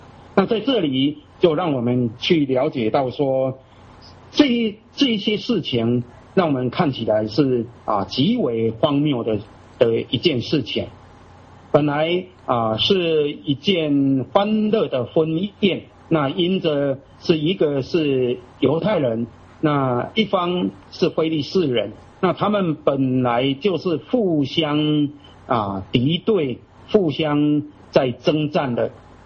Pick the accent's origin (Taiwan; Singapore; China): China; 就类似我们中国人的所谓的这个入赘的方式。